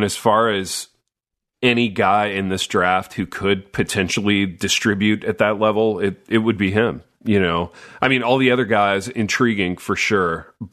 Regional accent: Indiana, United States; And because I grew up in Indiana, I've still got like 30% of my Colts stock, and I kind of do care about them.

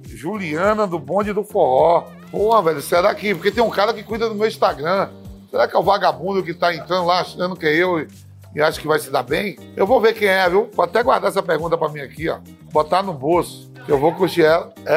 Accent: Northeast Region, Brazil; Somos nordestino aqui de Serra do Engulo Grosso.

